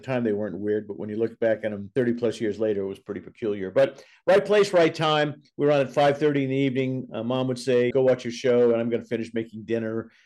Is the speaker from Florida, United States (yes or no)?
no; Indiana, United States; also born or lived in Boston; now in Los Angeles, United States; we talk about growing up in Indiana, making my transition into Boston, how I got to Los Angeles